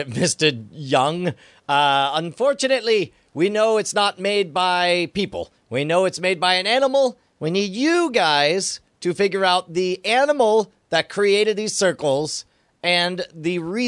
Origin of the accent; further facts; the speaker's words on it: Australia; Perhaps the reason for my terrible German accent is because I'm Australian, mate.